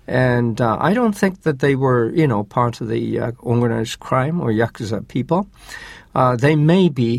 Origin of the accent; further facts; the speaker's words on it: Izu, Shizuoka, Japan; I went to a beach in Shimoda. And, you know, I mean, that's basically where I'm from. You know, I'm from Izu.